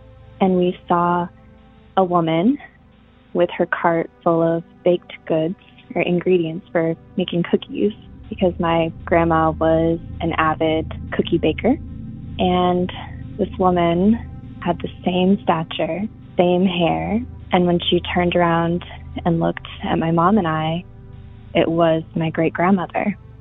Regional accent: Nebraska, United States; I am from Nebraska.

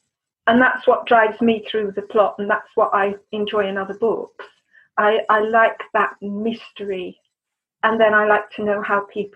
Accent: South East England, United Kingdom; I grew up in Kent. And the village I grew up in, Francis Drake grew up in.

